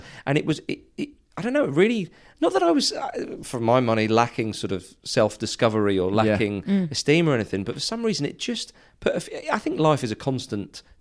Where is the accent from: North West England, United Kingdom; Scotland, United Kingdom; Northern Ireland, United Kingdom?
Scotland, United Kingdom; Edinburgh; moved away; I grew up in Edinburgh and then moved down